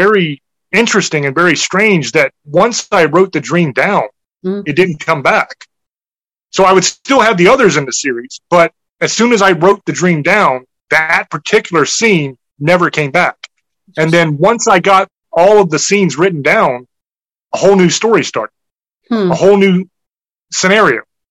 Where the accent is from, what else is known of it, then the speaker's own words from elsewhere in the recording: Germany; now in United States; It varied because I grew up military. So I grew up over in Germany and then we would come back stateside for Thanksgiving